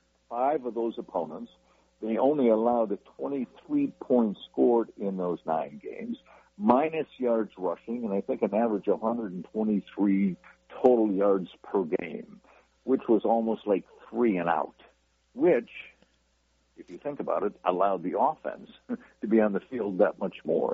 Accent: Appleton, Wisconsin, United States; And I grew up in Appleton, Wisconsin, and I grew up in a bar. And growing up in a bar, you meet a lot of people.

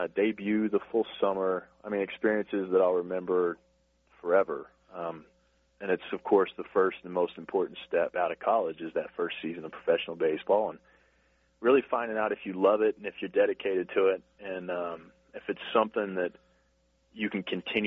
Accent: Amarillo, Texas, United States; Bill, growing up in Amarillo, we didn't actually have much affiliated baseball. We had an independent team, the Amarillo Dillas, when I was younger.

